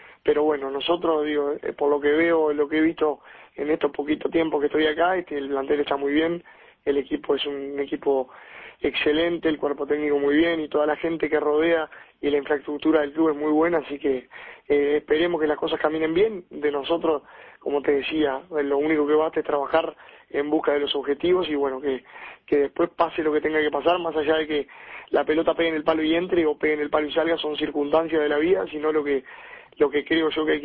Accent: Uruguay; now in Argentina; porque como uruguayo y como viviendo el fútbol de la manera que la vivimos

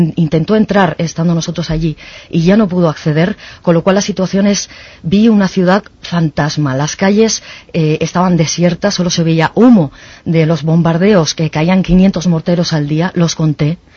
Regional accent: Granada, Andalusia, Spain; ¿Sabes una cosa? Yo soy de Granada.

